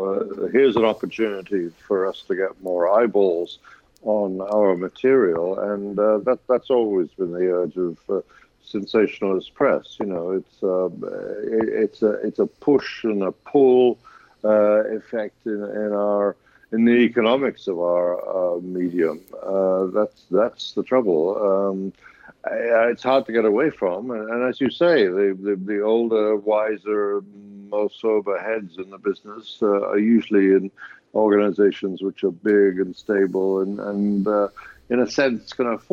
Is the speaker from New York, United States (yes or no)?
yes; New York City, New York, United States; Mike Bloomberg, former mayor of my hometown, is certainly, you know, behaving like a billionaire who wants to buy the election